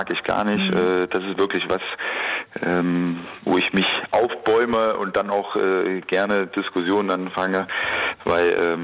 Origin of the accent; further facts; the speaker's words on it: Erfurt, Thuringia, Germany; aus meiner Heimatstadt Erfurt